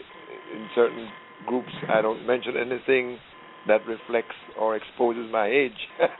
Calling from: Mount Vernon, New York, United States; I'm calling from Mount Vernon in New York.

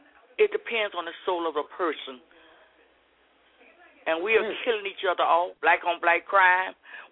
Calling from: St. Petersburg, Florida, United States; St. Petersburg, Florida.

